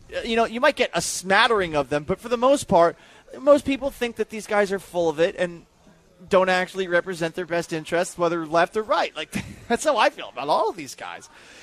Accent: Massachusetts, United States; I grew up in Massachusetts, and I regularly remember Manny Ramirez's name being confused, calling Manny Ortiz.

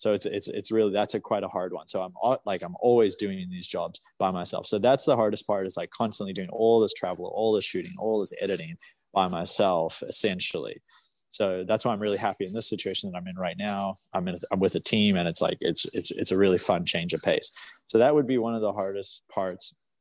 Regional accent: Canada; I'm from Canada, but I don't live there.

